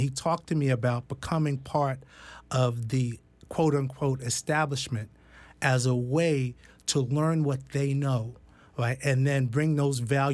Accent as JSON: {"language": "English", "town": "New York City", "region": "New York", "country": "United States", "tie": "born or raised there", "said": "Well, I grew up in the South Bronx"}